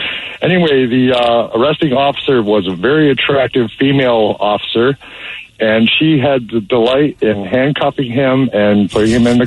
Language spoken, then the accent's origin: English; New York, United States; When I grew up in Wego, New York, you might know where that is.